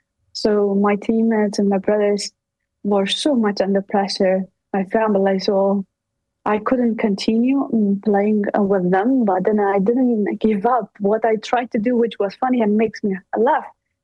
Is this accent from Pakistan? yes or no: yes; Pakistan; now in Afghanistan; We came back to Afghanistan with different mindset because we grew up in Pakistan early on. Many refugees, Afghan refugees, came back.